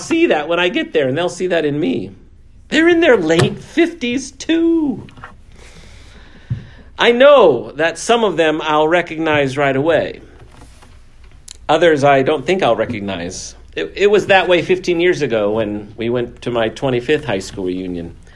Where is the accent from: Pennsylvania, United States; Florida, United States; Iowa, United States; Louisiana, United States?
Iowa, United States; Iowa City; Donna and I will be heading out to my hometown in Iowa City, Iowa, for my high school reunion.